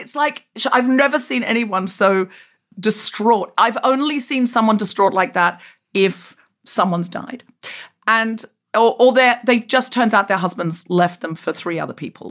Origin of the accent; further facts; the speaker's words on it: Queensland, Australia; now in Sydney, Australia; I grew up in a homophobic beach town in a very homophobic state. When I left Australia, where I grew up in Queensland, it was still illegal to be gay. That was in the 90s.